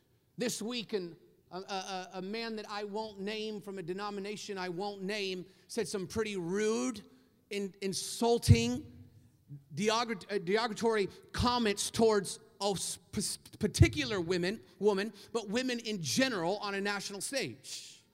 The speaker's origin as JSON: {"language": "English", "town": "Seattle", "region": "Washington", "country": "United States", "tie": "born or raised there", "moved": "yes", "said": "I've only lived in Texas for about 4 years now, and I'm new to the Bible Belt. I grew up in Seattle where nobody's saved."}